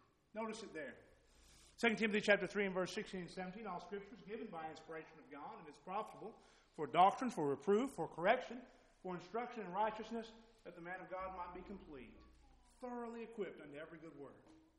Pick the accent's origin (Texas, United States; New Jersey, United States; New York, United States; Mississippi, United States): Texas, United States; Pampa; I grew up in Pampa, Texas. And for the vast majority of my life, my family was members of the Mary Ellen Harvester Church of Christ in Pampa, Texas.